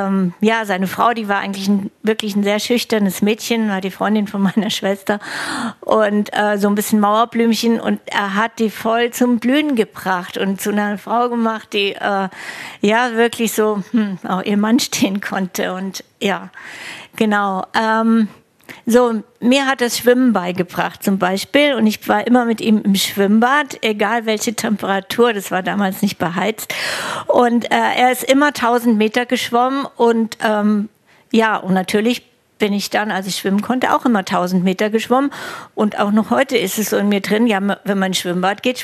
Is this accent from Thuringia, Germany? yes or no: no; Hesse, Germany; ich war letzte Woche bei der Beerdigung im Hessischen, meiner alten Heimat